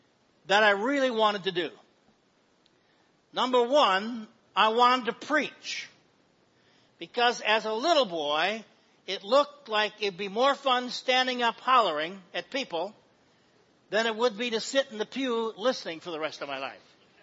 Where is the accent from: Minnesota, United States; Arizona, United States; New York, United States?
New York, United States; Smyrna; I was born and raised in Smyrna, New York, West Smyrna Baptist Church.